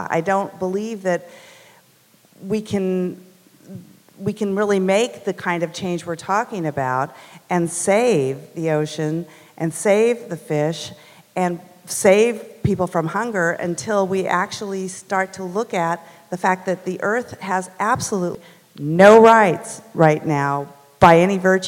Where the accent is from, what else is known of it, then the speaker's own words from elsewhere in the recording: Mill Valley, California, United States; from Mill Valley.